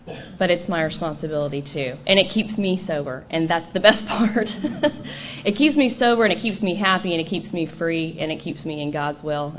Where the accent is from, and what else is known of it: Dallas, Texas, United States; now in Seal Beach, United States